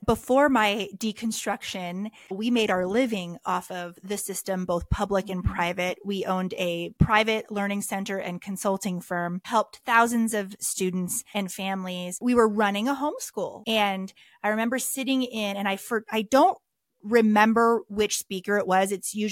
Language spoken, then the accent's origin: English; California, United States; And I'm from California.